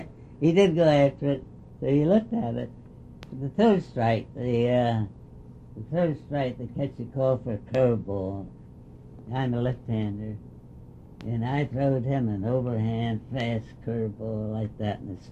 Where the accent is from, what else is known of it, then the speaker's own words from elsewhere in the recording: Ossining, New York, United States; they had a big factory in my hometown, Ossining.